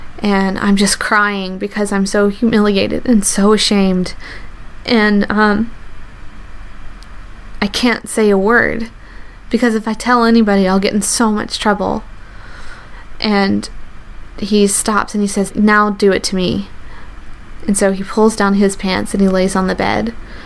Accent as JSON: {"language": "English", "region": "the South", "country": "United States", "tie": "born or raised there"}